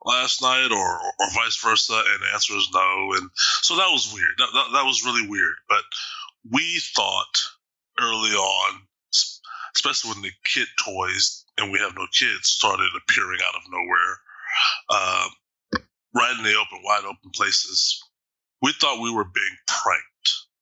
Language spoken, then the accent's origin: English; Austin, Texas, United States; moved away as an adult; now in Seattle, United States; I'm originally from Texas, Austin specifically. And we moved into this house in a suburb of Seattle May 1st, actually, 2012.